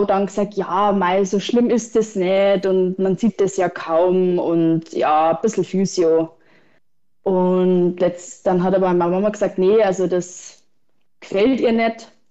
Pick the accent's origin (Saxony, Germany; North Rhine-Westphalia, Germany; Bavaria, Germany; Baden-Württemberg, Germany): Bavaria, Germany; ich bin 28 Jahre und komme aus Bayern, also in der Nähe von Augsburg, so Augsburg-Ingolstadt in der Mitte ungefähr